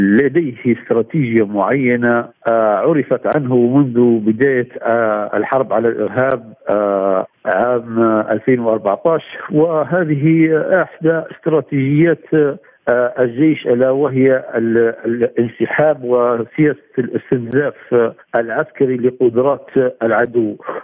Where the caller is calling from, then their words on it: Benghazi, Libya; أنا أتحدث الآن من بنغازي